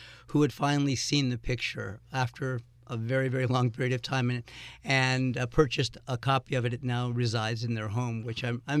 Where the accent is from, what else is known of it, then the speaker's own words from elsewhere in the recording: Los Angeles, California, United States; Growing up in Los Angeles, we don't have them usually.